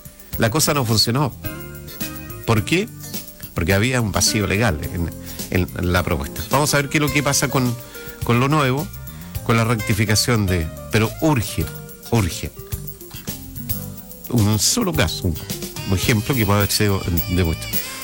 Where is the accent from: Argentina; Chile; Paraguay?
Chile; el hostigamiento que somos víctimas los chilenos